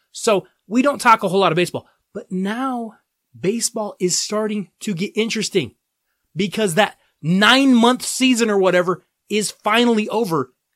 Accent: Denver, Colorado, United States; We also have a big Monday Night Football game in my hometown as my Denver Broncos host the Kansas City Chiefs in a Western Division rivalry game.

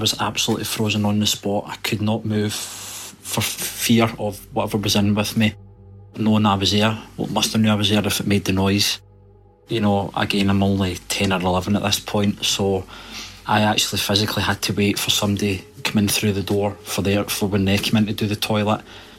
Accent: Thurso, Scotland, United Kingdom; also born or lived in Glasgow; I'm from Scotland, a little town called Thurso, north of Scotland. I used to stay in Glasgow, but I couldn't handle the city.

